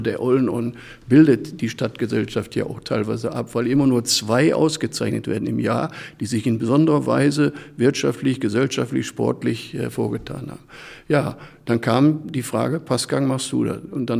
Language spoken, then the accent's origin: German; Oberhausen, North Rhine-Westphalia, Germany; Und so bin ich dann als Karnevalist in Vondern groß geworden